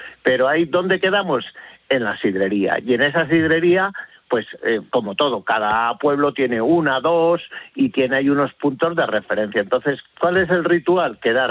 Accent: Basque Country, Spain; accent: Basque; como se me nota que mi acento euskaldun no es muy depurado

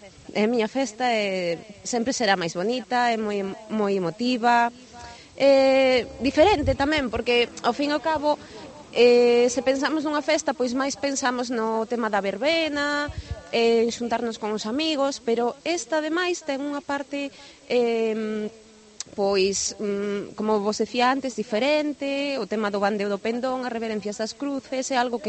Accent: Vilamariz, Galicia, Spain; dende pequeniña, porque eu tamén son de Vilamariz

